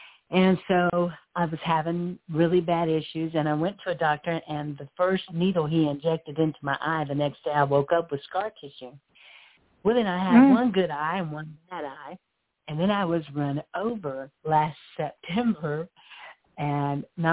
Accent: Groton, Connecticut, United States; born there; No, I was originally born in Groton, Connecticut.

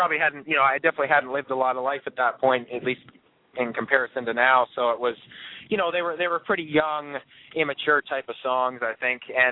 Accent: Fergus, Ontario, Canada; And then I came home from Nashville back to my hometown of Fergus and saw my brother back at the family home

